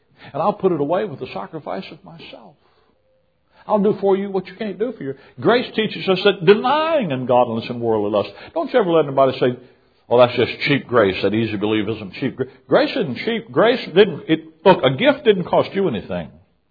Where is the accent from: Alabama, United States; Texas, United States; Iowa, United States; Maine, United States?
Alabama, United States; Mobile; moved away; also born or lived in Chicago; I'm from Mobile. About the time we moved to Chicago in 1979